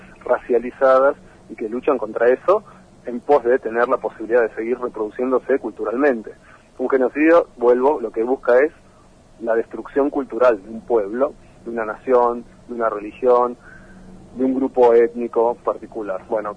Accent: Argentina; somos todos argentinos.

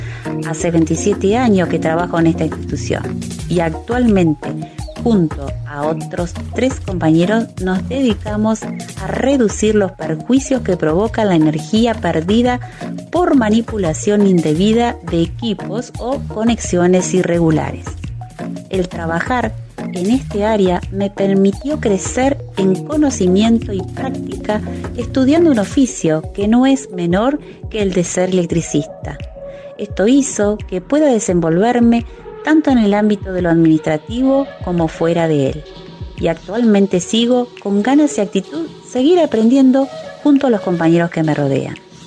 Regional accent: Santa Rosa, La Pampa, Argentina; Soy de Santa Rosa La Pampa

